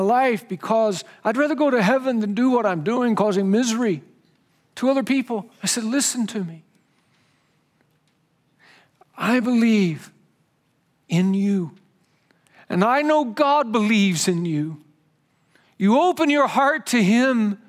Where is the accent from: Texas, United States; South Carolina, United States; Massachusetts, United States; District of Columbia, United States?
Texas, United States; And by the way, I'm from Texas, so I know Huntsville.